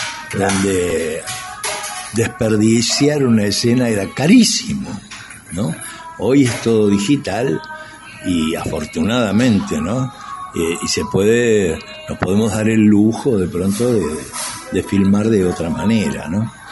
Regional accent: Buenos Aires, Argentina; born there; Yo nací en Almagro, en el Abasto. Ajá. Pero viví muchos más años acá en Boedo, ¿no?

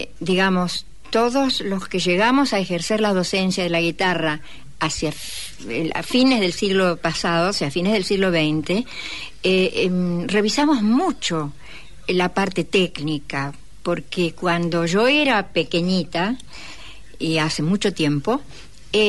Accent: Rosario, Santa Fe, Argentina; Yo soy de Rosario.

